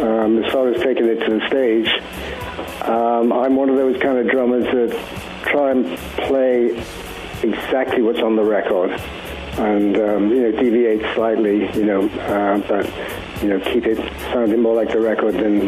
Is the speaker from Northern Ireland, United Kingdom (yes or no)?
no; Cardiff, Wales, United Kingdom; in the biggest band that came out of Cardiff, Wales, my hometown, when I was 15 years old.